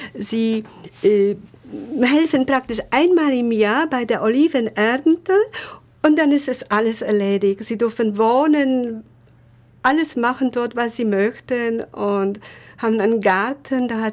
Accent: Poland; German is a second language; now in Germany; Ich konnte nicht kein Deutsch sprechen. Und ich bin in Polen aufgewachsen, in einem völlig kommunistischen Staat.

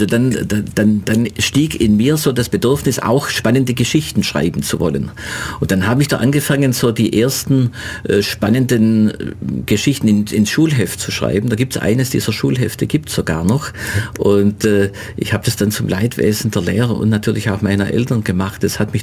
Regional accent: Geislingen, Baden-Württemberg, Germany; habe dann schon nebenher die Kontakte zur örtlichen Tageszeitung, also bei uns in Geislingen, geknüpft

